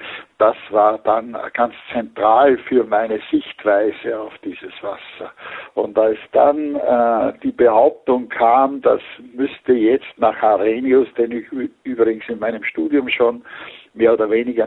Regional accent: Ybbsitz, Lower Austria, Austria; Ich bin also geborener Österreicher, bin 1937 geboren in Niederösterreich, an einem kleinen Marktgemeinde an der kleinen Ips, das ist Ypsitz, dort bin ich geboren und habe dann in Stadthaag gewohnt

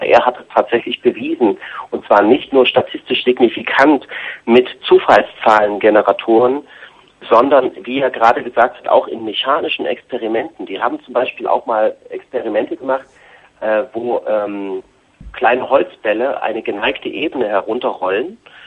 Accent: Germany; jetzt zu DDR-Zeiten, wo ich groß geworden bin

